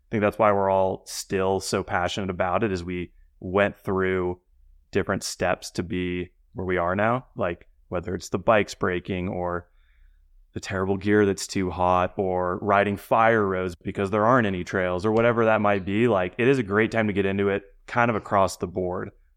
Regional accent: San Diego, California, United States; Growing up in San Diego, I was one of three kids that rode mountain bikes.

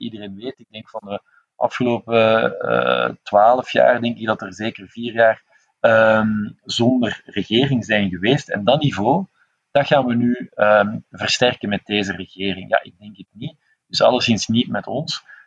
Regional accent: Flanders, Belgium; Wij moeten eigenlijk tevreden zijn als Vlamingen met een paar symbolen

